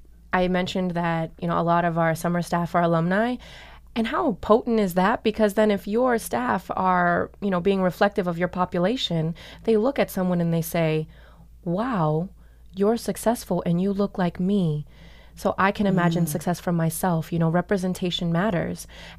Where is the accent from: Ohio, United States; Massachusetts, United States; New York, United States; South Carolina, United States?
Massachusetts, United States; Boston; I'm from Boston, I'm from Dorchester, and I know so many people who never leave their neighborhoods.